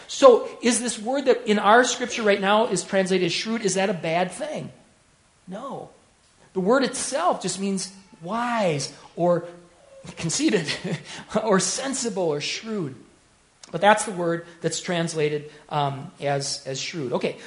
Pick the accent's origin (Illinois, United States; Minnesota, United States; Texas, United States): Minnesota, United States; Hastings; So I'm thinking, how cool is this? I grew up in Hastings, Minnesota. We don't get to see this stuff.